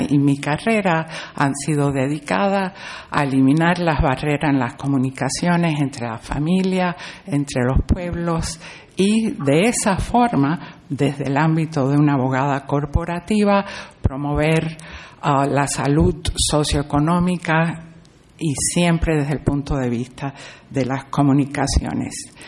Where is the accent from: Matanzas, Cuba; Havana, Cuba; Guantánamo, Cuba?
Havana, Cuba; now in United States; yo nací en La Habana, Cuba. Nací el año de la Revolución. Crecí en La Habana y pasaron los años y mi familia se muda a Estados Unidos.